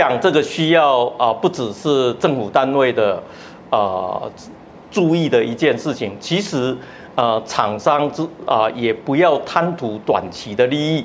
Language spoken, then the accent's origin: Chinese; Taiwan; 我想我们台湾人在那边的贡献那个足迹都可以找得出来